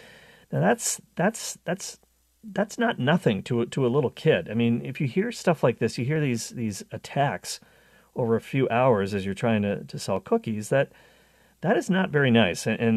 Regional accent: Canada; Growing up in Canada, our version of Girl Scouts was called Girl Guides

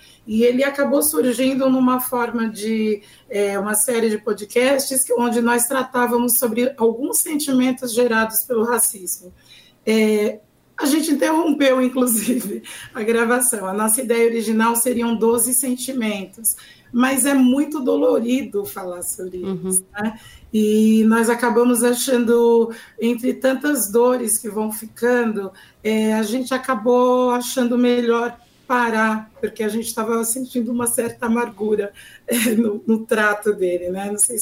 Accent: Bahia, Brazil; Eu sou uma mulher, sou baiana, sou matemática, sou engenheira eletrônica, sou uma filha amada de Deus, né?

